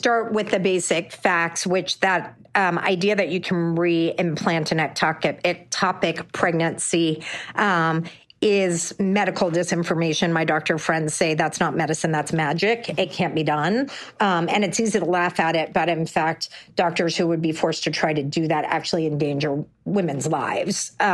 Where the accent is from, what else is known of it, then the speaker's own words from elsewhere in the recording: Texas, United States; or my home state of Texas, where they actually held a hearing supporting the death penalty for women who seek abortion.